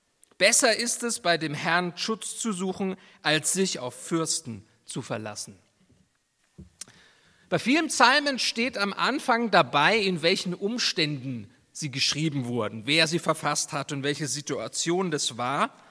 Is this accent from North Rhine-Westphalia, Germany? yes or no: no; Nuremberg, Bavaria, Germany; ich bin in Nürnberg aufgewachsen